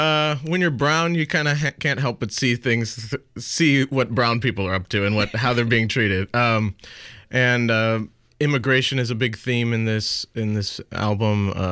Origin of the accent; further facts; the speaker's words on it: St. Louis, Missouri, United States; Ferguson, where I'm from, St. Louis, and growing up in St. Louis, you could see the disparity